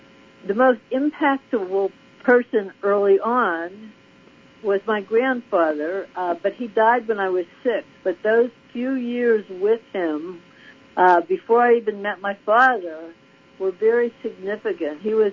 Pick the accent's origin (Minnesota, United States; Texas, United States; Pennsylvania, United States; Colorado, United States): Pennsylvania, United States; Altoona; It was very pleasant growing up in Altoona with a lot of suburban stuff, you know, badminton in the backyard, that kind of thing. We walked to school, no one locked their doors. So it was very much a sense of community and a lovely place for a child, really.